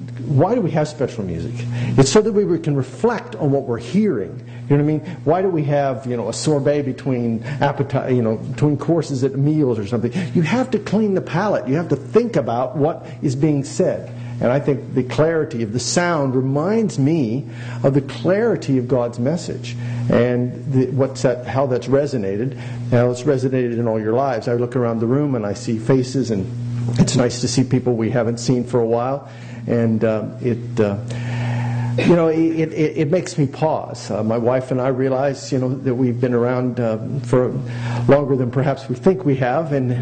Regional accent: West Virginia, United States; except for my home state of West Virginia, most of which seceded from the Union

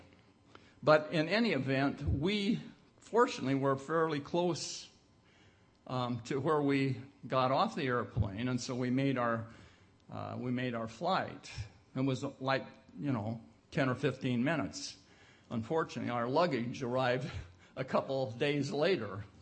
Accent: Spokane, Washington, United States; born there; I was born in Spokane, however.

